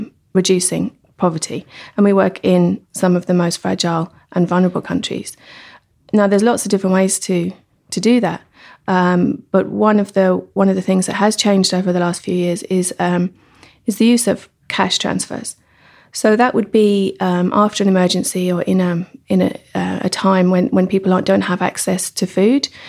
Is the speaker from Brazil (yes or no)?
no; England, United Kingdom; moved away as an adult; now in Dublin, Ireland; I'm English, but I've lived here in Dublin since 2001. And I moved over to do a master's and to look for work here.